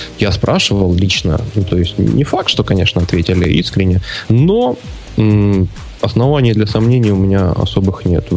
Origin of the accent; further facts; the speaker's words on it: Dnipropetrovsk, Dnipropetrovsk Oblast, Ukraine; Я из Киева, но из Днепропетровска.